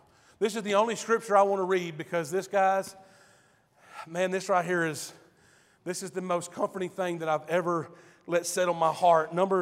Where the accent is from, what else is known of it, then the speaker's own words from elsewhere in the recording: Alto, United States; I'm from Alto.